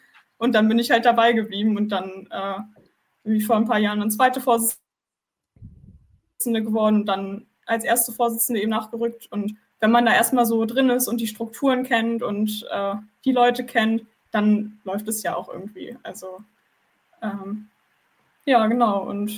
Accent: Lübeck, Schleswig-Holstein, Germany; also born or lived in Kiel; also jetzt wohne ich ja sogar in der Nähe des Vereins, aber ich komme ja ursprünglich aus Lübeck und habe dann in Kiel gewohnt

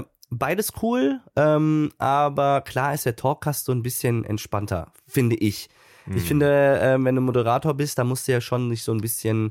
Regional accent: Münster, North Rhine-Westphalia, Germany; also born or lived in Cologne; Ganz klar Münster, meine Heimatstadt.

